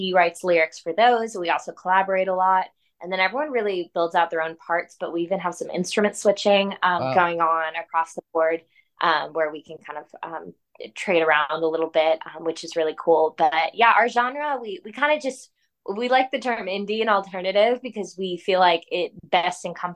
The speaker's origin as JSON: {"language": "English", "town": "Seattle", "region": "Washington", "country": "United States", "lives_now": "Nashville, United States", "said": "I'm from Seattle. I went to Tulane and then made my way up to Nashville."}